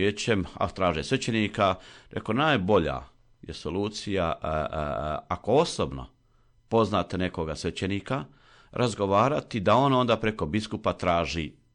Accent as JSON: {"language": "Croatian", "town": "Rama", "region": "Federation of Bosnia and Herzegovina", "country": "Bosnia & Herzegovina", "tie": "born there", "said": "porijeklom sam, rodom sam iz u Bosni i Hercegovini, u mjesto Rama."}